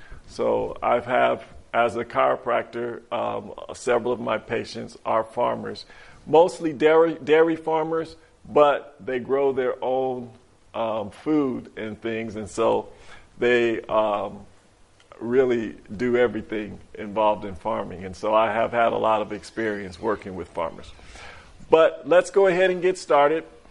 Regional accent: Monticello, Georgia, United States; from Monticello, Georgia. I am presently not farming, but we have had gardens. But my family and I have bought a farm in Virginia. And this summer, we will be moving to Virginia.

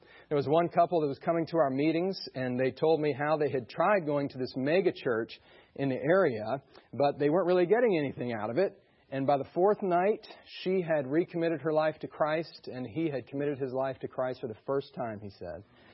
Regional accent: Michigan, United States; I come from Michigan and there's just lots of snow there, a whole lot of it.

